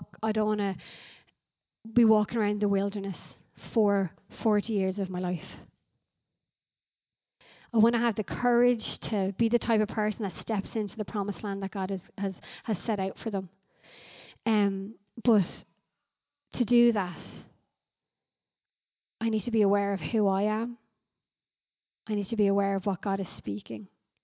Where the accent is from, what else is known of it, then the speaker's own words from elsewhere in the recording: Ireland; Well, maybe not as Irish people. We're kind of like, oh yeah, like, yeah, you know, I'm okay.